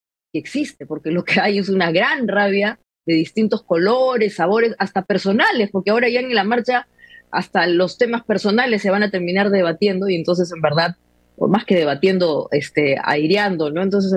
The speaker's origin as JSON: {"language": "Spanish", "country": "Peru", "said": "va a ser el ejercicio de los derechos cívicos que tenemos como peruanos."}